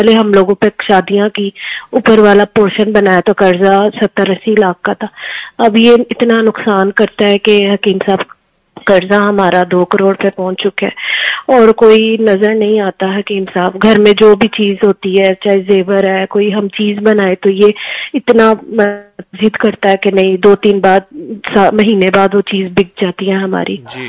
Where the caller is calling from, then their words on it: France; also born or lived in Islamabad, Pakistan; میں فرانس سے بات کر رہی ہوں.